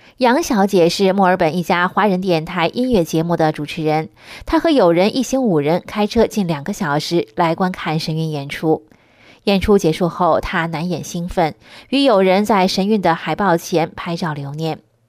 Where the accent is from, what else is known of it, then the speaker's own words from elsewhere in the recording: China; 作为一个中国人